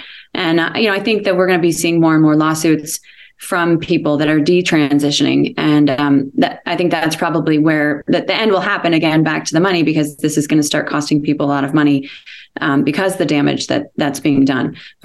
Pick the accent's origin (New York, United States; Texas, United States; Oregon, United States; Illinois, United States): Oregon, United States; And I played tennis and was very much involved in athletics. And I grew up in Oregon.